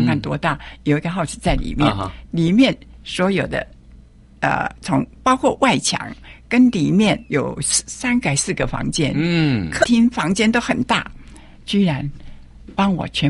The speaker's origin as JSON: {"language": "Chinese", "country": "Taiwan", "said": "他就是介绍一个是我们台湾人"}